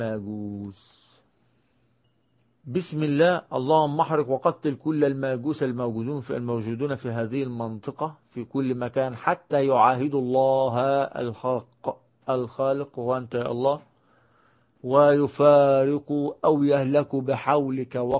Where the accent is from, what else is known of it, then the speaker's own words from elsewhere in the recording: Egypt; منور ده عندنا في مصر، بره مصر اسمها ايه؟